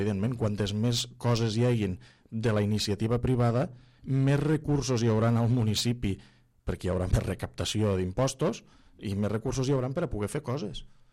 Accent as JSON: {"language": "Catalan", "town": "L'Ametlla de Mar", "region": "Catalonia", "country": "Spain", "said": "quan tu abans dies soc de l'Ametlla de Mar"}